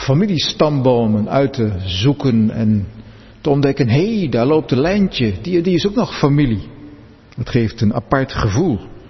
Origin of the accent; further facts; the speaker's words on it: Gelderland, Netherlands; Ik kom zelf uit de Gelderse Achterhoek, waar je vaak drie generatiegezinnen had van grootouders, ouders, kinderen die bij elkaar op een boerderij woonden.